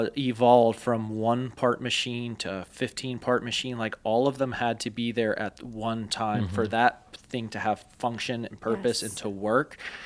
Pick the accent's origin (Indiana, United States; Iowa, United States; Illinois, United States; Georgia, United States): Georgia, United States; I grew up in Georgia, and we lived in the suburbs of Atlanta, but there was a creek that went through our neighborhood.